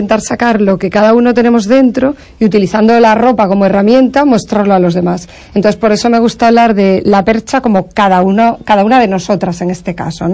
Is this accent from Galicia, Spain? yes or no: yes; A Coruña, Galicia, Spain; vuelvo cada mes, cada dos meses. Pero yo sigo siendo de La Coruña.